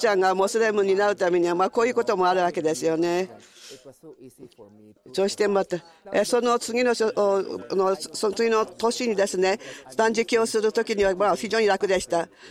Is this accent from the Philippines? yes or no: no; Turkey; Japanese is a second language; トルコの出身です。トルコから参りました。